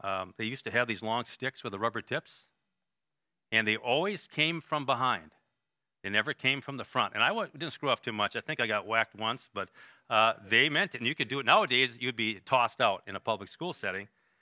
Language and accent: English; Algoma, Wisconsin, United States; also born or lived in Green Bay; But I was actually raised in Algoma. And for the first 4 years, I was born in Green Bay.